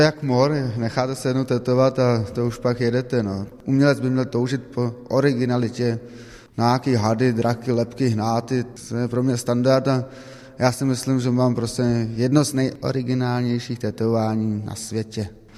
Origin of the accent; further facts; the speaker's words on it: Berlin, Germany; protože jsem z Berlína a lidé na mě tlačili